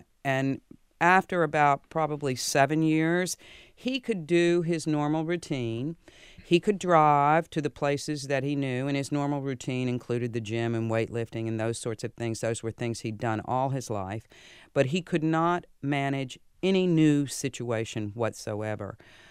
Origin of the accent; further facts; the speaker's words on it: the South, United States; It's about growing up in the South in a football family from a girl's perspective